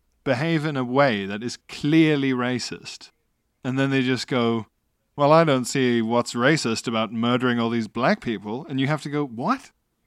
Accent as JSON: {"language": "English", "country": "South Africa", "said": "Is that as a South African, under apartheid, it was horrific"}